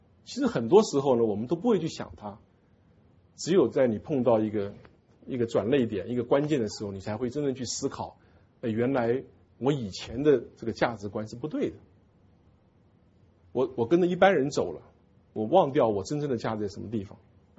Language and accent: Chinese; China; 就像我们中国人有一个正式的名字跟一个小名一样